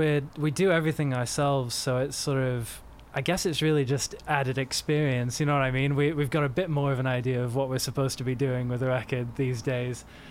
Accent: Manchester, North West England, United Kingdom; now in California, United States; We're originally from Manchester, England, but we've been here in California for probably nearly 10 years now.

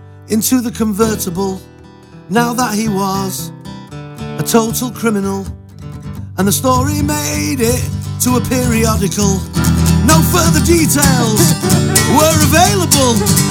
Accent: United Kingdom; I'm British. Quick slap, and I'm British.

